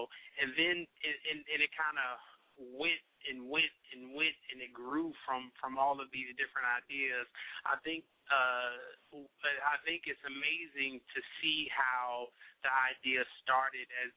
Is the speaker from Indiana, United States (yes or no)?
yes; Indianapolis, Indiana, United States; but I'm from Indianapolis, Indiana, so I'm a hip-hop boy.